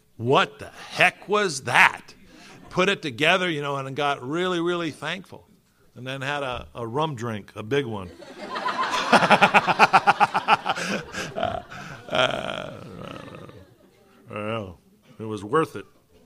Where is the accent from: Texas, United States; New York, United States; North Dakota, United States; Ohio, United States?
Ohio, United States; Youngstown; Where I grew up in Youngstown, Ohio, that's how they did the same thing.